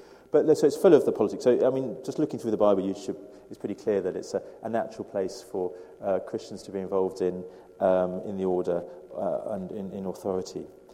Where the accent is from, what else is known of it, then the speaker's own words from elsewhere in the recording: Cockfosters, London, United Kingdom; I grew up in Godfosters, so East Barnet Library was my local